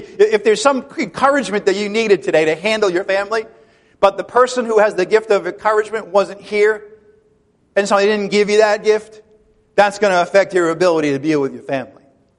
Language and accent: English; Ireland; I'm Irish. I get the whole turn of the bottle thing, all right? I had a family that majored in it.